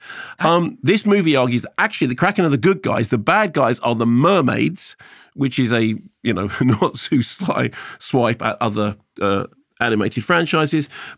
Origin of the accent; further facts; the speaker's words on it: Canada; I'm saying I'm Canadian.